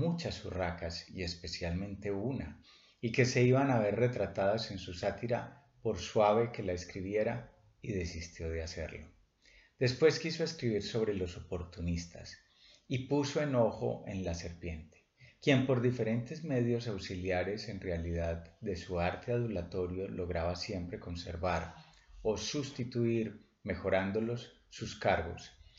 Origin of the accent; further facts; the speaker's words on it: Colombia; de Colombia.